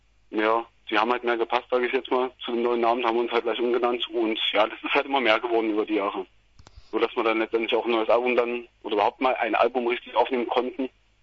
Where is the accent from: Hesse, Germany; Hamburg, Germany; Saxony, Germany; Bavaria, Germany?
Saxony, Germany; Freiberg; now in Dresden, Germany; Ursprünglich aus Freiberg. Da sind wir zusammen auf die Schule gegangen. Ja, und jetzt sind wir so ein bisschen verstreut in Dresden und Leipzig.